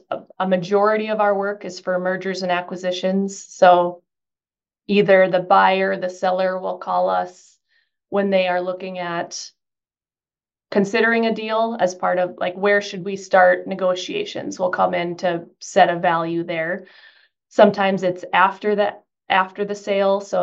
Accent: Morton, North Dakota, United States; my hometown, Morton, North Dakota, has its own co-op

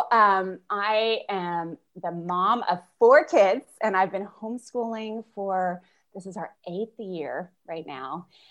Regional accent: Pennsylvania, United States; Let me tell you, like, I'm from Pennsylvania, and being from Pennsylvania, there's no such thing as a proud Pennsylvanian bumper sticker.

